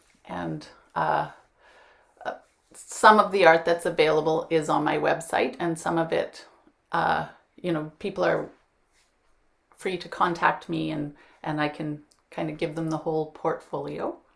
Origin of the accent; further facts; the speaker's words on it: Saskatchewan, Canada; I come to Vancouver from Saskatchewan to stay with my aunt and uncle or my uncle in Vancouver.